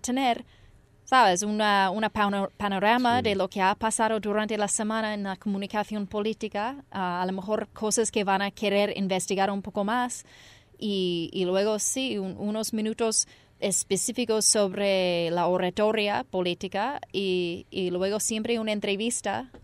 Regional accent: United States; yo como americana y como vengo de la tradición de los Estados Unidos

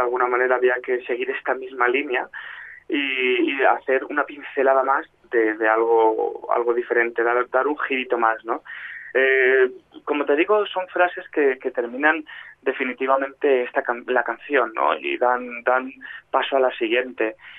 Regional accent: Talavera de la Reina, Castilla-La Mancha, Spain; born there; now in Madrid, Spain; Nací en Talavera de la Reina y estoy muy vinculado a dos pueblecitos que están cerca, que son uno de mi padre y otro de mi madre, que se llaman El Real de San Vicente y Nuño Gómez.

